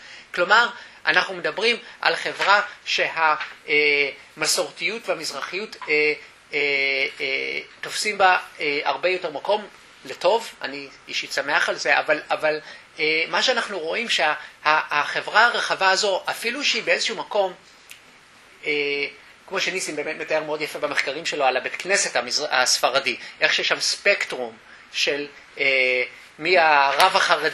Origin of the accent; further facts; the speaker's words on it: Jerusalem, Jerusalem District, Israel; הייתי ילד דתי אשכנזי, הרגשתי ילד כפות בקטמונים, כשהייתי, גדלתי ממש ליד קטמונים.